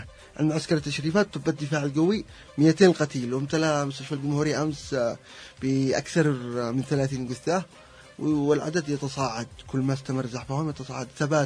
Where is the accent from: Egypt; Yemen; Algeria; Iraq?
Yemen; أنا كيمني بقول له أنا أول حضارة على المعمورة الأرضية